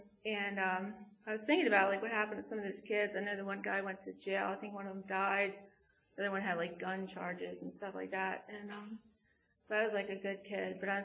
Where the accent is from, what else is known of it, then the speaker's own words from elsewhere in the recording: Ambler, Pennsylvania, United States; Anyway, I grew up in Ambler. I have a younger brother.